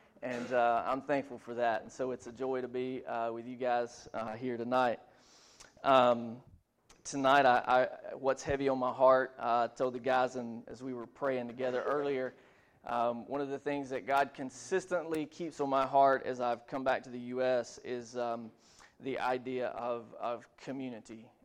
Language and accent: English; Tennessee, United States; moved away as an adult; I grew up in Middle Tennessee. I left when I was 19, and now I'm back in Tennessee.